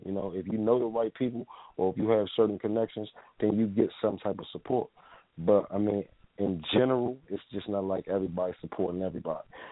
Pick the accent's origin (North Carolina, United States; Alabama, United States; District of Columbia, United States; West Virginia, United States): District of Columbia, United States; Washington; Well, around here, I mean, first and foremost, I'm from Washington, D.C., man, D.C., uptown.